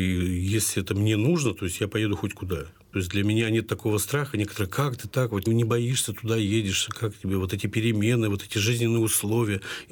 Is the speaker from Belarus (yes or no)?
no; Berezniki, Perm Krai, Russia; Видите, я родился на Урале, а у нас такой был криминальный город, это город Березники.